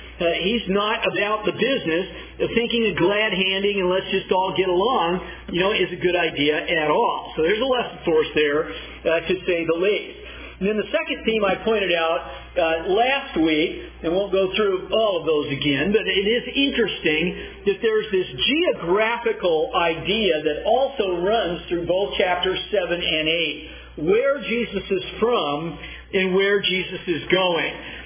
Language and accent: English; Inglewood, California, United States; I'm from Inglewood, California. Inglewood Hospital is where I was born.